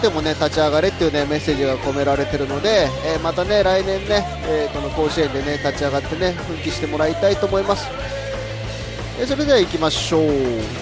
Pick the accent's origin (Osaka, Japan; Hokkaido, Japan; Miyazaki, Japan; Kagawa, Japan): Hokkaido, Japan; Sapporo; 僕が札幌にいた頃はねその高校女子校でしたからね